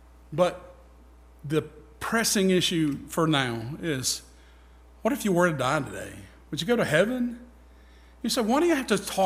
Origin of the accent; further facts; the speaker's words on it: Gadsden, Alabama, United States; Well, I'm more from Gadsden, Alabama, where we had, you know, we had the cotton gin in the mill village.